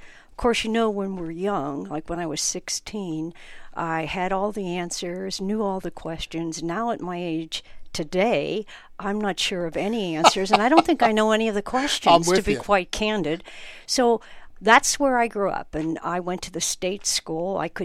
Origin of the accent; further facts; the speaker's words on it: Youngstown, Ohio, United States; born there; So I was born in Youngstown, Ohio. I am the oldest of three daughters.